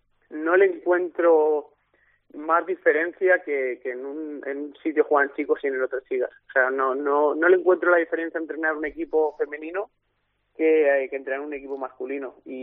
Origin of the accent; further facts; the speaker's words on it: Cornellà de Llobregat, Catalonia, Spain; yo empecé entrenando en un club de aquí del barrio, yo soy de Cornellá